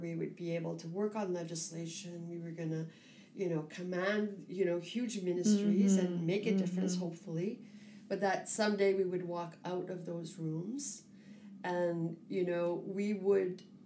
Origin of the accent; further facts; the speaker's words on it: Azilda, Ontario, Canada; I always tell people I'm from Isilda. Isilda is a small village on a lake outside of Sudbury, and it's a Francophone village.